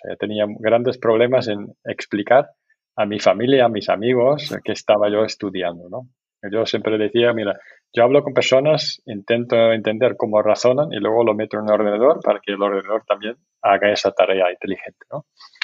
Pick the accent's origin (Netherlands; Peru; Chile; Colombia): Netherlands; Spanish is a second language; now in Madrid, Spain; Yo soy de los Países Bajos, ¿no? Que se llama hoy en día. Antes se decía Holanda. Soy holandés, pero también se dice ahora que soy neerlandés. Y llevo aquí en España ya 21 años. O sea, mucho tiempo. Madrid es la ciudad donde más he vivido de mi vida